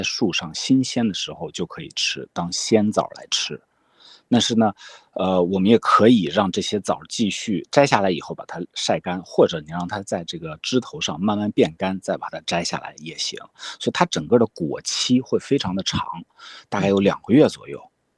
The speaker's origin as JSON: {"language": "Chinese", "region": "Shanxi", "country": "China", "lives_now": "California, United States", "said": "我们像我是北方人啦，我见的枣，我还是山西人，所以我见的枣都我们那种山西的大枣"}